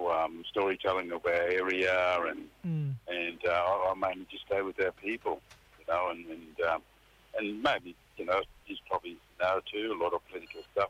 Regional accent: Queensland, Australia; And that around like Cairns and down far as Babinda, up and through the Atherton Tablelands

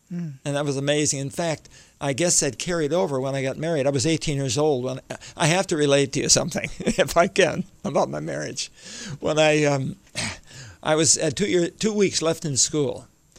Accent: Michigan, United States; I grew up in Detroit, just outside of Detroit, Michigan. And I'm the oldest of 8 children.

